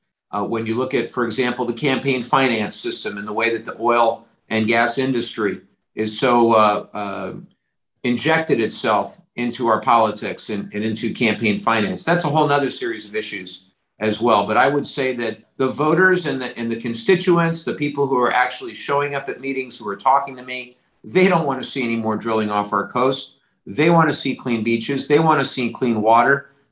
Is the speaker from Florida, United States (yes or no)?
no; California, United States; growing up in Orange County, we treasure our beaches, we treasure our Pacific Ocean